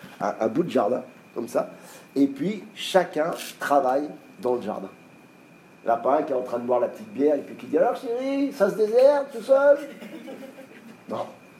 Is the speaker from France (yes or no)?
yes; Normandy, France; Le même mot que chez moi en Normandie, ce mot, il veut dire ça.